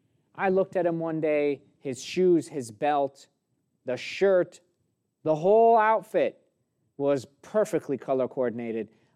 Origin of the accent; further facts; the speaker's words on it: New York, United States; I noticed that I was better dressed as a New Yorker than most Nebraskans there at the firm that I worked at in Omaha.